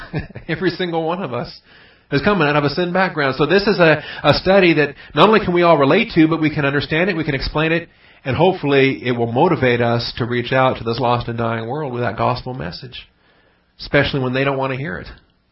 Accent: Washington, United States; He was from North Carolina. I was from Washington. There's opposite ends of the country.

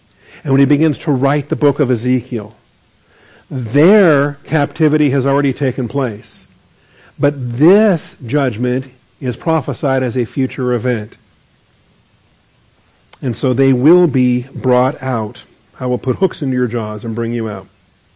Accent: Seattle, Washington, United States; I grew up in Seattle, Washington, so I understand what the Northwest is all about.

